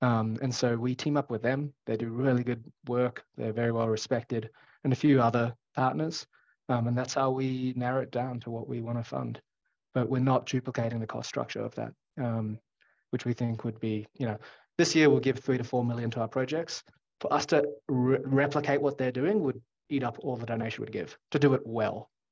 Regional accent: Australia; So while I'm Australian and I care about Australia

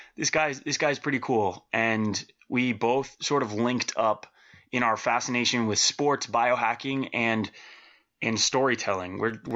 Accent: Florida, United States; Well, we're South Florida boys

